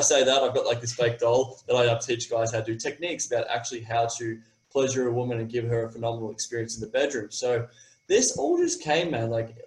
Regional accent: Australia; accent: Australian; So if you can't understand my accent, it's an Australian accent.

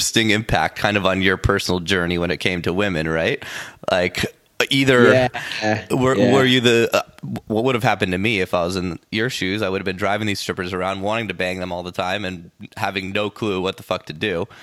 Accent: Huntington Beach, California, United States; No way. Yeah, I actually grew up in Huntington.

